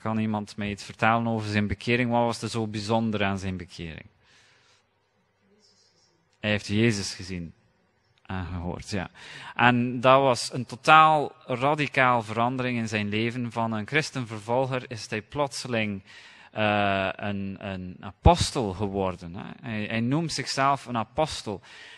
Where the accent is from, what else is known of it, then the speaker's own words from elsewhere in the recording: London, United Kingdom; ik ben opgegroeid in Londen, aan de rand van Londen. En Londen is ook een wereldstad. Het duurt 1,5 uur met de metro om naar het centrum te geraken van Londen, van waar dat wij woonden.